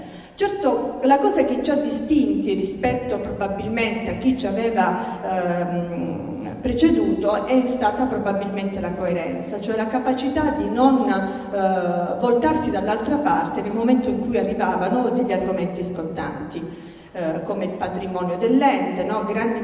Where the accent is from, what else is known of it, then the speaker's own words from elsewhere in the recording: Isola di Capo Rizzuto, Calabria, Italy; io vengo da Isola Capo Rizzuto, un bellissimo paese della costa ionica, un bel paese con 37 chilometri di area marina protetta